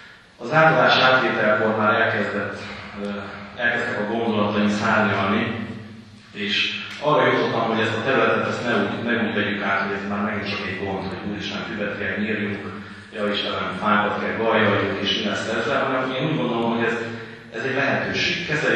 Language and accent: Hungarian; Karosok, Hungary; hiszen Karosokon születtem, itt nőttem fel, Karosok az otthonom